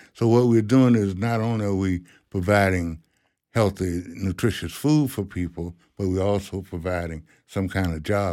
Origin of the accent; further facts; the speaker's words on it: Tallahassee, Florida, United States; I grew up in Frenchtown, and there used to be a corner store, grocery store, right on the corner of Carolina and Macomb